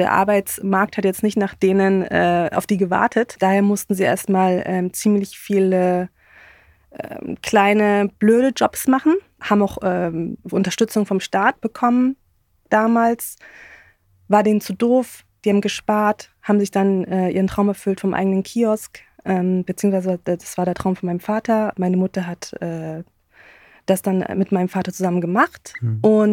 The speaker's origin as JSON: {"language": "German", "town": "Munich", "region": "Bavaria", "country": "Germany", "moved": "as an adult", "lives_now": "Berlin, Germany", "said": "ich wohne in Berlin, bin eigentlich Münchnerin, bin seit, schon lange in Berlin, seit fast 12 Jahren jetzt schon in Berlin."}